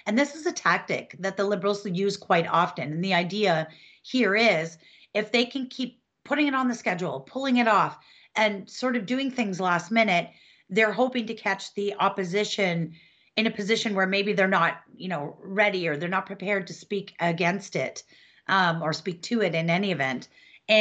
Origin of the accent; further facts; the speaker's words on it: Ottawa, Ontario, Canada; as well as here in my hometown of Ottawa